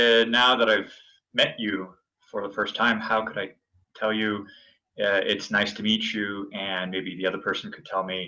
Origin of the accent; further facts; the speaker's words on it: California, United States; And in my case, I'm from California, or I'm from the United States.